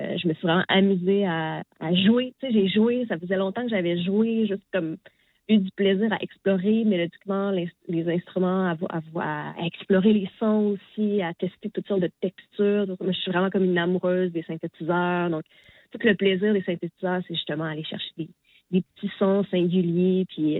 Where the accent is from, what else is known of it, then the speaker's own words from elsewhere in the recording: Rimouski, Quebec, Canada; born there; now in Montreal, Canada; j'ai joué à Rimouski, qui est ma ville natale, puis Montréal, qui est la ville où j'habite.